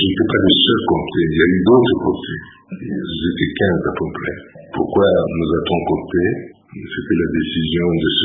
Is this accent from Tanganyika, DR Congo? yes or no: no; Lubumbashi, Haut-Katanga, DR Congo; Je suis né à Lubumbashi, il y a longtemps, en 1942.